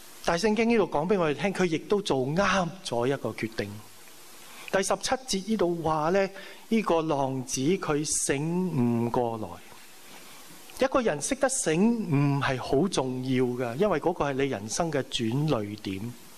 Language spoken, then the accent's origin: Cantonese; China; 我中國人嚟噶嘛，客氣啲噶嘛